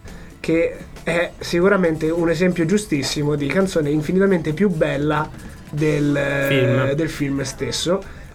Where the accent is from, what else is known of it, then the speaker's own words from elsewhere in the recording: Foligno, Umbria, Italy; perché a Foligno, dalle nostre parti, c'è un grande pianista